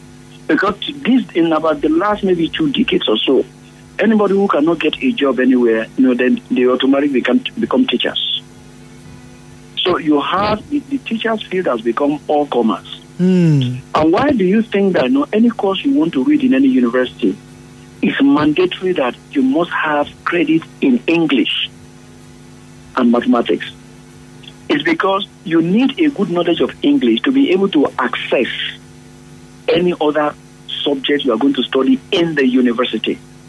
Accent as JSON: {"language": "English", "country": "Nigeria", "said": "And so I'm a Nigerian, full-blooded."}